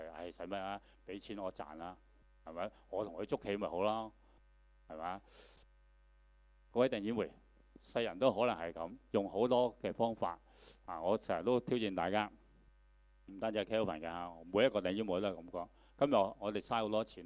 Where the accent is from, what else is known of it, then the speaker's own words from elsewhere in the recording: China; 你知道我们中国人都有所谓叫床头撞，就最难搞的嘛。